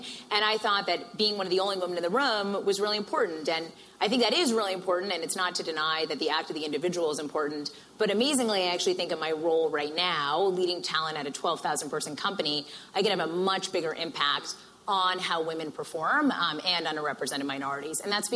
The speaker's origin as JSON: {"language": "English", "town": "Boston", "region": "Massachusetts", "country": "United States", "said": "I'm from Boston. I live in the South End."}